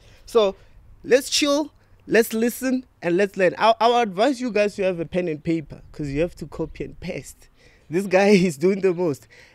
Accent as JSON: {"language": "English", "region": "Limpopo", "country": "South Africa", "said": "I'm from Limpopo"}